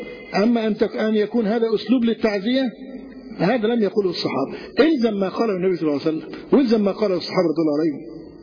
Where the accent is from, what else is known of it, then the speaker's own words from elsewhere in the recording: Egypt; كان موجود هذا في بعض بلاد الريف عندنا في مصر